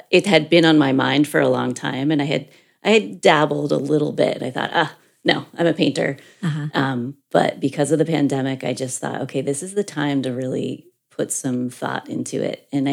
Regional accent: Brewster, Massachusetts, United States; I grew up in Brewster. I'm in my hometown.

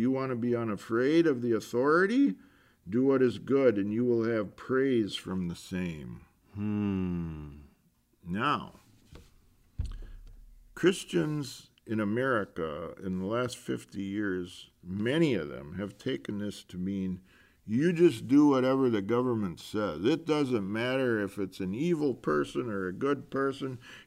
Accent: Minnesota, United States; I'm an American. I live in a state called Minnesota.

